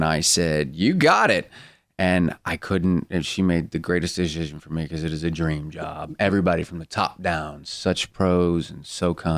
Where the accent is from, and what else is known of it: Buffalo, New York, United States; now in Vancouver